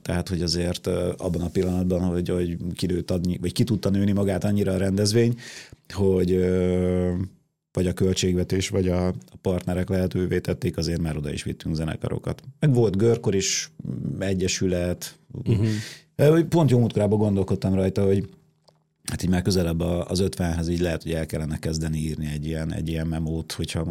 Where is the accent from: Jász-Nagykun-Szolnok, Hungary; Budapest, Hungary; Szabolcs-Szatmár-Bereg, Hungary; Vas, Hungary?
Szabolcs-Szatmár-Bereg, Hungary; born there; Szatmár, most már Vármegye, de annak idején az még megye volt.